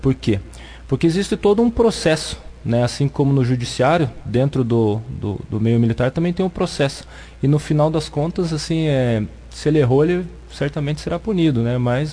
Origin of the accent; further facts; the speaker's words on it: Curitiba, Paraná, Brazil; now in Bandeirantes, Brazil; Eu sou de Curitiba, entretanto, eu já estou mais de um ano aqui na região